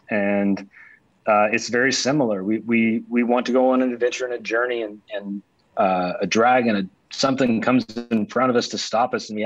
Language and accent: English; Cincinnati, Ohio, United States; in my hometown of Cincinnati, Ohio, because it's a great city and people deserve to see it.